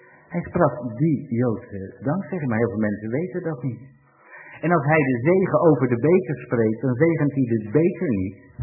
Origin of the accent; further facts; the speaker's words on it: Netherlands; Maar laten we als Nederlanders, eens kijken wat hier in het land allemaal gebeurt.